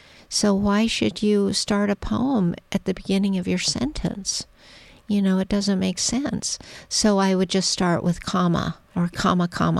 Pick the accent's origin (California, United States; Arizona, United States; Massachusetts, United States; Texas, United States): Arizona, United States; she grew up, of course, in Arkansas, and I grew up in Arizona, but my dad was from Mississippi